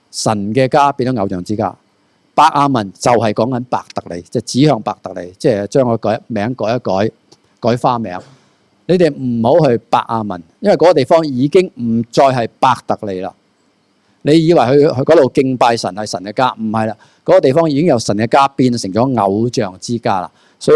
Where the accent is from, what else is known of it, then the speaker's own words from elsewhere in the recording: Hong Kong; 当然我哋香港人都实际嘅，金牛我哋都拜嘅